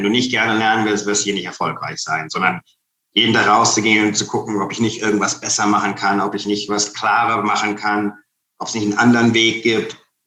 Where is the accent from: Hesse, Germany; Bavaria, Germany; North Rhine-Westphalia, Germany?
Hesse, Germany; Kassel; Ich komme ursprünglich aus Kassel.